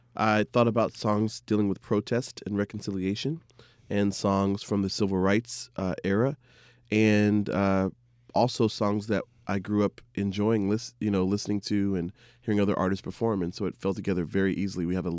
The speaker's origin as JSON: {"language": "English", "region": "Georgia", "country": "United States", "said": "I may pull out a song in the Atlanta area, since I'm from Georgia, that I know is popular in that region because I was born in that region"}